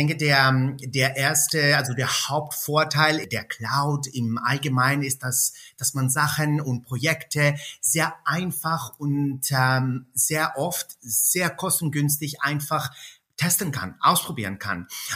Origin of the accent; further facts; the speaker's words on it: Athens, Attica, Greece; German is a second language; moved away as an adult; Ursprünglich bin ich aus Athen, in Athen aufgewachsen, aber seit mehreren Jahren hatte ich sehr viel mit Deutschland zu tun. Ich habe in Deutschland studiert und gearbeitet